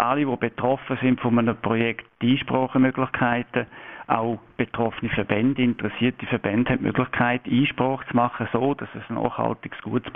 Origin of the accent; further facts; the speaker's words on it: Switzerland; Bei uns in der Schweiz